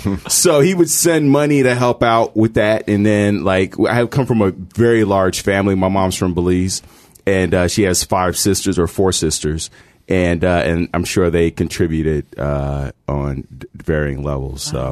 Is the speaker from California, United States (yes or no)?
no; Chicago, Illinois, United States; I grew up in a city with the second best pizza in the world, Chicago.